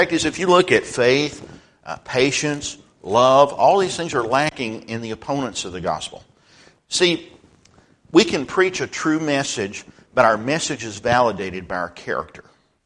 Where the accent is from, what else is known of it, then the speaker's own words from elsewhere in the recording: Texas, United States; when I grew up out in West Texas, we used to have dirt devils or mini tornadoes or something.